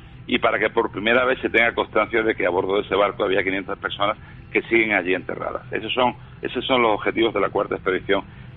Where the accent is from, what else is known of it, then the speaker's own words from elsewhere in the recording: Spain; que somos españoles y somos cabezotas